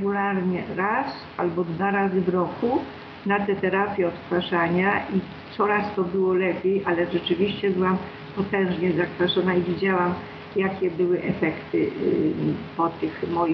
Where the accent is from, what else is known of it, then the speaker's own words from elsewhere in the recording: Greater Poland Voivodeship, Poland; bo ja jestem z Wielkopolski